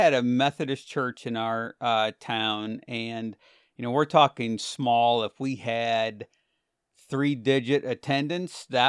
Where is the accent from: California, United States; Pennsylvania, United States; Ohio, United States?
Ohio, United States; Yeah, so I grew up in the northwest corner of Ohio. It's very rural farmland up there. It was a very, I would say, kind of poorish community. I grew up in a little town that probably had less than 400 people in it.